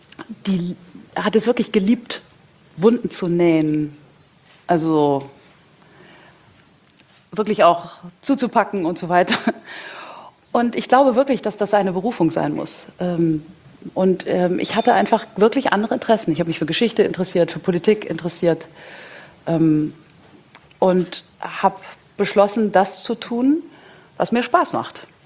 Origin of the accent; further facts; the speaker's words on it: Hesse, Germany; also born or lived in Mainz; In einem Örtchen in Hessen bei Wiesbaden.